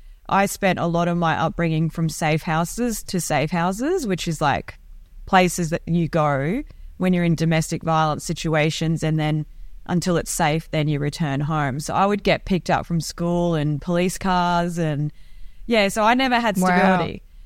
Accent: Australia; English is a second language; also born or lived in Iran / Thailand; So I was born in Iran. Left Iran when the revolution happened and came to Australia with my parents. So I couldn't speak any English.

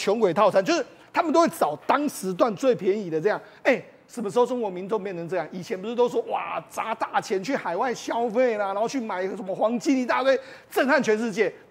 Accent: Taiwan; 然后还有我们台湾人去香不旗下的那个趁热

